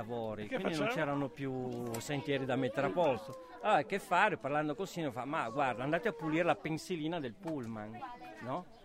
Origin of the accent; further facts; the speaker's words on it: Quincinetto, Piedmont, Italy; Io sono di Quincinetto, sì.